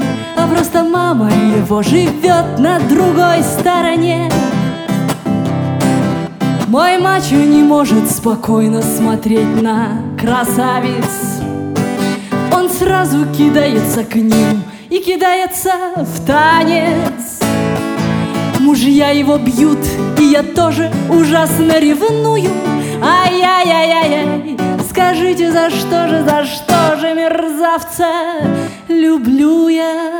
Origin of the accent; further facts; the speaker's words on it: Russia; Я говорю: «А я из России».